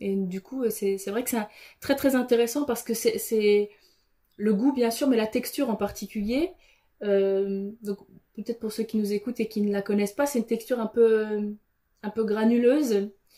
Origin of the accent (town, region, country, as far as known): France